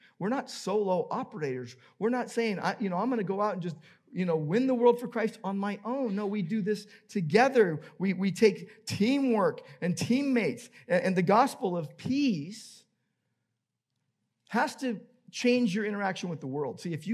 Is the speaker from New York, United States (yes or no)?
no; Downey, California, United States; I remember as a kid growing up in Downey, California, my dad was a Los Angeles policeman